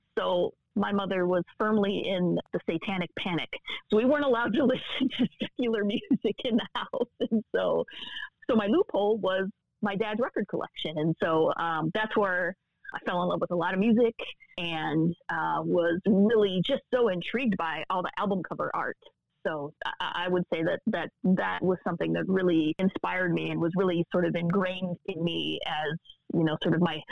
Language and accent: English; Detroit, Michigan, United States; So I grew up with an older sister just on the border of Detroit. It's always easier to say I grew up in Detroit because it's harder to explain